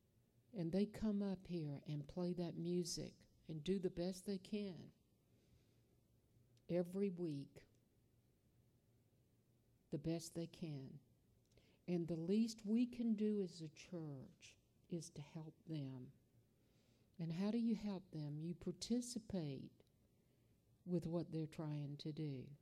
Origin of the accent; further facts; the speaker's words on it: Scotland, United Kingdom; I'm Scottish, just like some of these Scotties are in here.